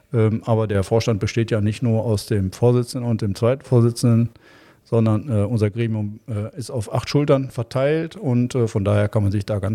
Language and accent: German; Duisburg, North Rhine-Westphalia, Germany; Ich bin mit Karneval groß geworden. Ich komme eigentlich aus einer Karnevalshochburg in Duisburg, wo ich geboren bin, in Neudorf.